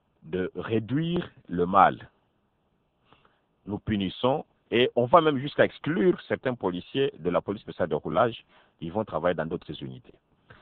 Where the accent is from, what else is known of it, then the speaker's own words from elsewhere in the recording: DR Congo; Parce que en tant que Congolais aussi, j'ai le souci de ma nation.